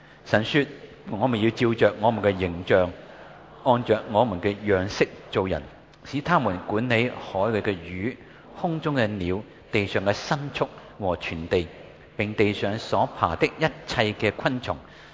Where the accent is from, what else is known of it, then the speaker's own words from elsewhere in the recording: Hong Kong; 很多时候我们香港人很喜欢闹人